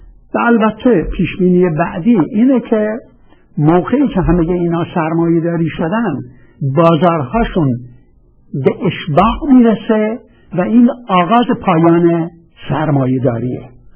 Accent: Iran; من اهل ایران هستم و میخواستم مثال ایران رو براتون بذارم.

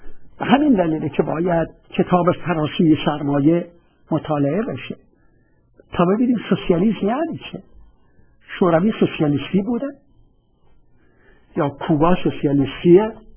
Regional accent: Iran; با اجازتون باید عرض بکنم که من اهل ایران هستم

